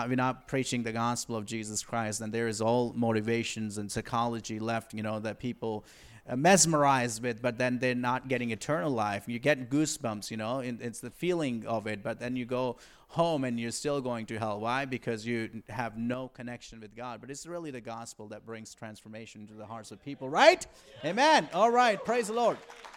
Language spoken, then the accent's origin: English; Pakistan; now in New York, United States; So overall, I was born and raised in Pakistan